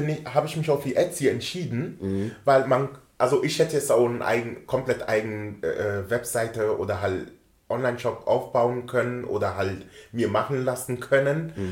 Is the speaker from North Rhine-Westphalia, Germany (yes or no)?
no; Baden-Württemberg, Germany; now in Hamburg, Germany; Ich bin immer noch der gleiche Junge aus einer Kleinstadt bei Freiburg.